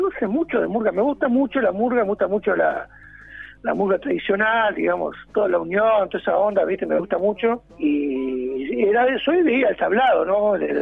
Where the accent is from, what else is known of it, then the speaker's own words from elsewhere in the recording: Pocito, San Juan, Argentina; yo soy de Pocito, de ahí de la Bondiola